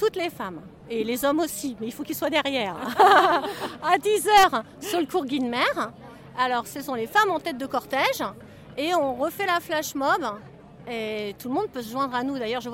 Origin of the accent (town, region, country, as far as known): Noyon, Hauts-de-France, France